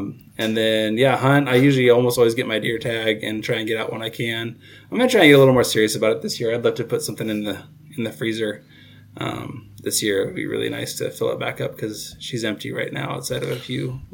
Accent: Oregon, United States; So I born and raised in Southern Oregon. So Colin and I are both Oregon guys here.

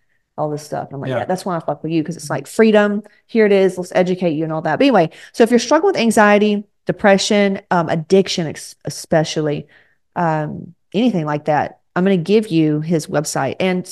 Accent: the South, United States; most of us, especially like Southern, I grew up in South.

